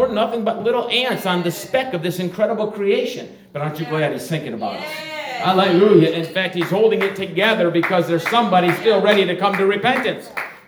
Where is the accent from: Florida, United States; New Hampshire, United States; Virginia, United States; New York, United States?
New York, United States; Niagara Falls; I grew up in Niagara Falls. I grew up on an island a few miles above Niagara Falls.